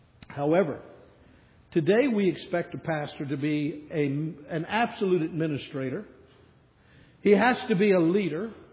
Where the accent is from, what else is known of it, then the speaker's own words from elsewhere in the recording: the South, United States; Now, I'm from the South, as some of you might guess.